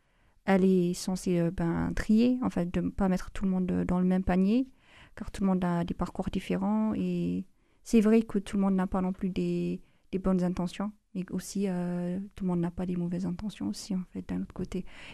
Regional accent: Ethiopia; now in France; j'ai grandi en Éthiopie et on connaît pas le racisme, en fait.

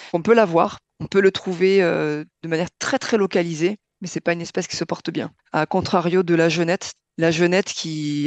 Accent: Toulouse, Occitanie, France; Chez nous, en Toulouse, c'est moins le cas

